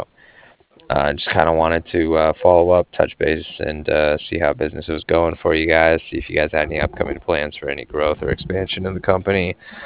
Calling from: Cardiff, Wales, United Kingdom; I was calling from Cardiff

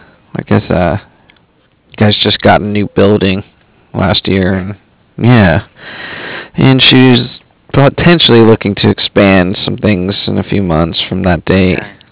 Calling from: Cardiff, Wales, United Kingdom; I'm calling from Cardiff.

